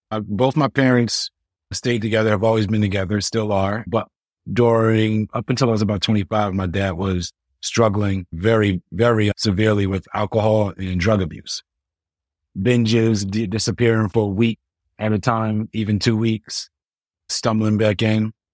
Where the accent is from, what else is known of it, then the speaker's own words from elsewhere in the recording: Willingboro, New Jersey, United States; also born or lived in Philadelphia; I grew up in New Jersey, South Jersey, so the Philadelphia side. Born and raised in a city called Willingboro, New Jersey. Spent my summers in Philly, because